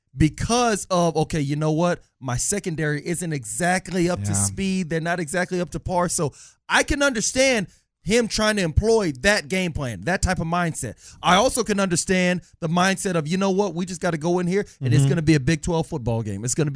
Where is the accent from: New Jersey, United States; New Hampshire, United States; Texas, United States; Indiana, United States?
Texas, United States; Austin; Saying that me, I come from Austin, Texas. I'm well-spoken.